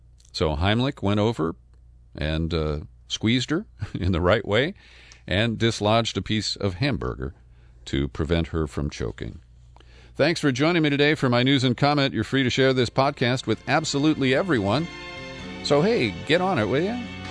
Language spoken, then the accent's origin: English; Cincinnati, Ohio, United States; at a retirement home in my hometown of Cincinnati